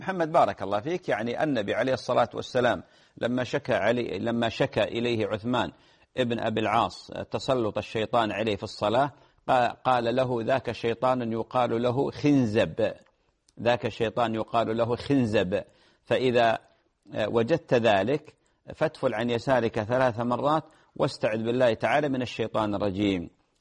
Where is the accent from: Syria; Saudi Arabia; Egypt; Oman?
Saudi Arabia; تطبيق أبشر عندنا في السعودية